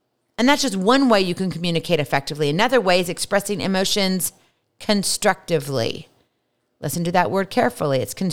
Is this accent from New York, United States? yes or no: no; Hawaii, United States; As you know, I'm from Hawaii.